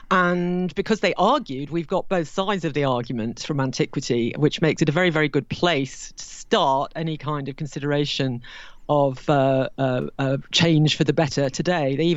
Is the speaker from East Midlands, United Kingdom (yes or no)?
yes; Nottingham, East Midlands, United Kingdom; When I was brought up in Nottingham, I would have definitely have said classics and class. I got given elocution lessons because I was a grammar school girl. And, of course, I've ended up saying classics and class.